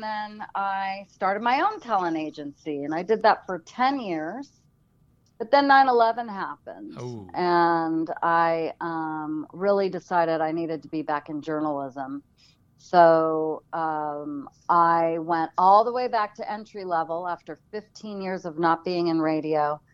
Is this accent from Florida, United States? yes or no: no; California, United States; Well, I grew up in Los Angeles area, outside of Los Angeles, in the town of the Valley.